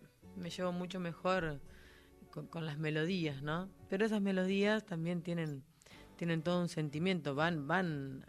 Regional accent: Ingeniero Luiggi, La Pampa, Argentina; now in Buenos Aires, Argentina; vengo de un pueblo muy pequeño, que no llega ni a los... Ahora creo que está llegando a los 5.000 habitantes.

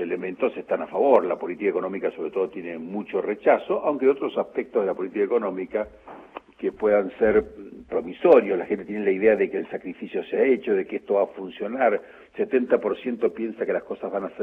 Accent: Mendoza, Argentina; No, soy de Mendoza, pero es mi retiro en el mundo, mi lugar en el mundo.

